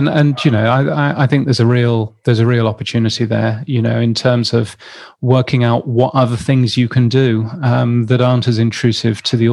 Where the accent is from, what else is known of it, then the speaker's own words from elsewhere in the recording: United Kingdom; as a British person who grew up with most of the media that I consumed not containing any advertising whatsoever